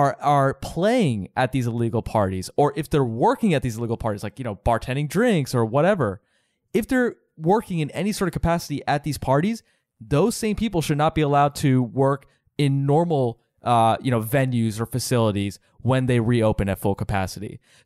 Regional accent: United States; accent: American; I'm an American man, okay? I have a very thick American accent.

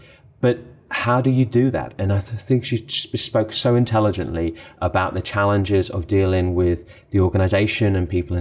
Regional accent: United Kingdom; as someone growing up in Britain

